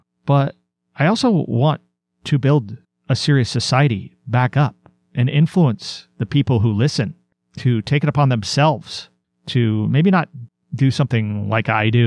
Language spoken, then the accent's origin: English; Portland, Oregon, United States; You see it in my hometown of Portland, Oregon.